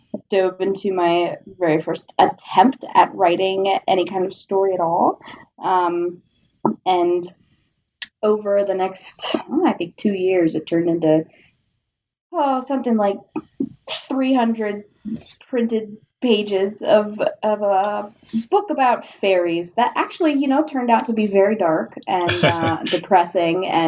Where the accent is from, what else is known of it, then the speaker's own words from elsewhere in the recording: Colorado, United States; Well, I did actually grow up here in Colorado. We have just recently returned after having lived, you know, in three other states across the country.